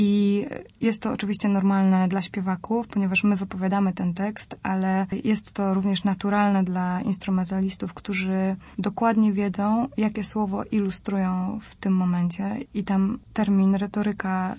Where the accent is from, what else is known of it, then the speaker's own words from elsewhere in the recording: Poznań, Greater Poland Voivodeship, Poland; W momencie, kiedy odpowiadam, że z Poznania, każdy na to odpowiada, że a tak, byliśmy tam raz z Pasją.